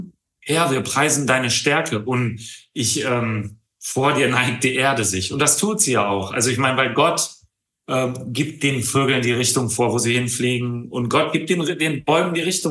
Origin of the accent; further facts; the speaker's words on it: Tecklenburg, North Rhine-Westphalia, Germany; born there; in Tecklenburg, da wo ich geboren bin, in der Nähe, vielleicht wenn ihr da mal hinfahren wollt, da sind nur Fachwerkhäuser, eine ganz, ganz, ganz, ganz tolle Stadt im Kreis Steinfurt.